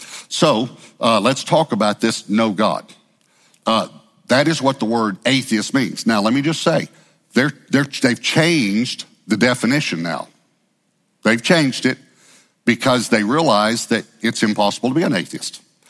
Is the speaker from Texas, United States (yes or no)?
yes; Texas, United States; I grew up in East Texas, so I know there's a Paris, Texas because we beat them in football.